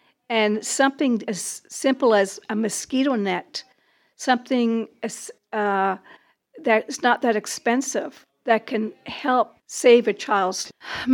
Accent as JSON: {"language": "English", "region": "Newfoundland and Labrador", "country": "Canada", "lives_now": "Nova Scotia, Canada", "said": "Originally, I am from Newfoundland, and I have been living in Nova Scotia now for many years"}